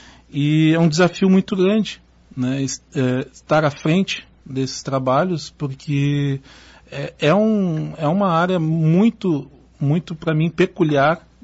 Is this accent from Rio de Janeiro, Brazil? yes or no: no; Porto Alegre, Rio Grande do Sul, Brazil; Eu venho de Porto Alegre.